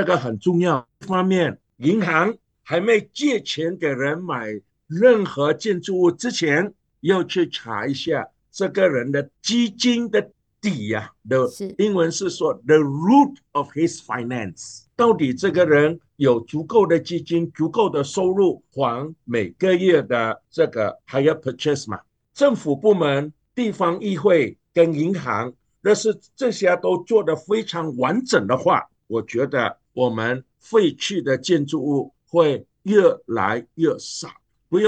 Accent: Sarawak, Malaysia; 因为我们是出生在砂劳越，是在马来西亚，所以砂劳越是我们的家。

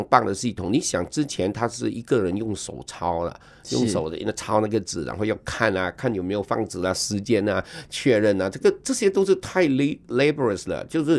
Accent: Kuching, Sarawak, Malaysia; 我们古晋人全民的一直的把我们这个城市打造的这个最便利的最方便的一个停车的一个城市

